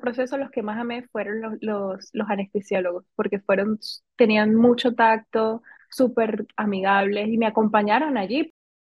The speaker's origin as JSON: {"language": "Spanish", "country": "Venezuela", "also_born_or_lived": "Miami", "lives_now": "United States", "said": "yo soy de Venezuela y vivo en los Estados Unidos desde hace 9 años. Vivía en Miami primero"}